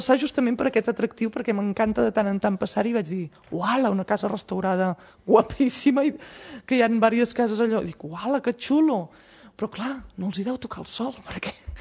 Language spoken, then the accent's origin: Catalan; Sant Celoni, Catalonia, Spain; moved away as an adult; ja no visc aquí, vaig marxar molt jove de Sant Celoni. Bueno, jove, a la teva majoria d'edat. Llavors, vaig marxar, clar, he fet molta vida cap a les comarques de Girona